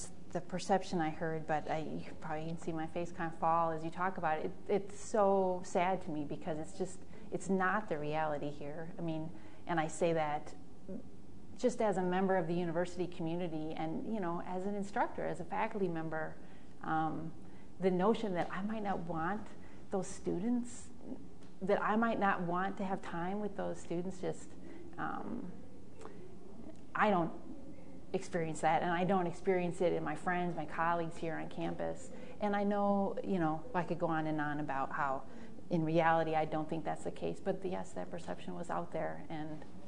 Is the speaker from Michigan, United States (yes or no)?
no; Grafton, Wisconsin, United States; where I grew up in Grafton, Wisconsin